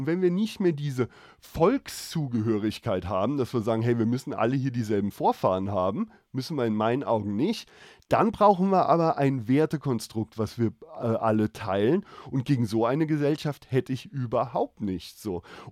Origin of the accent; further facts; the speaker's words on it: Germany; Ich bin Deutscher, ich bin Misseler, da bin ich geboren, das ist meine Heimat und ich bin Wahlbayer. Ich lebe hier, weil ich mit der Kultur was anfangen kann, weil ich das liebe und weil ich hier sterben will.